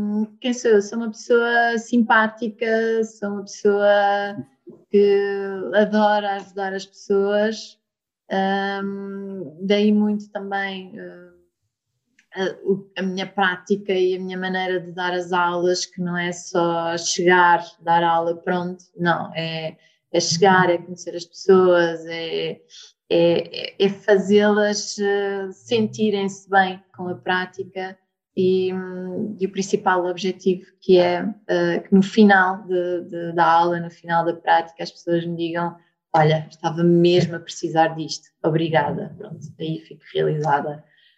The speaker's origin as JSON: {"language": "Portuguese", "region": "Lisbon", "country": "Portugal", "tie": "born or raised there", "said": "sou lisboeta, portanto, nascida, criada, vivida em Lisboa."}